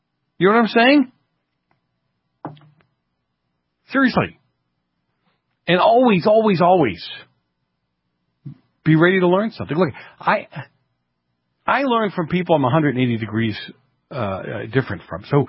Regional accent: Boston, Massachusetts, United States; Look, when I grew up in Boston, August was the month of feasts.

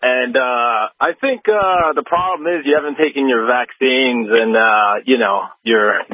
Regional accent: Puerto Rico; now in Lancaster, United States; I moved out here from New York City last year, and I'm also, like the last caller, I'm Puerto Rican. I'm Hispanic, too.

